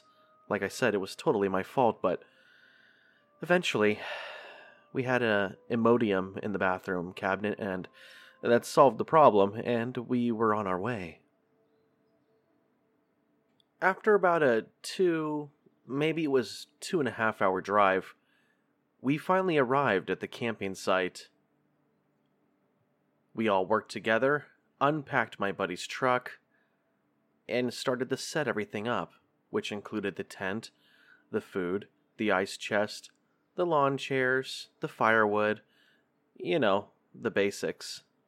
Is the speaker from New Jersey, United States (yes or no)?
no; Fort Worth, Texas, United States; We're from the Fort Worth area, but we like to travel in the outskirt areas when it comes to camping.